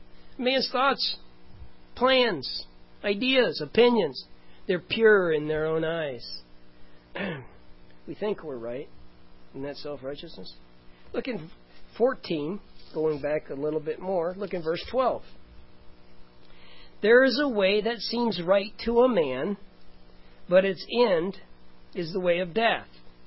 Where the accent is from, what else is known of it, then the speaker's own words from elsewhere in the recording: Clinton Township, United States; Growing up in Clinton Township, one of our friends had a bomb shelter.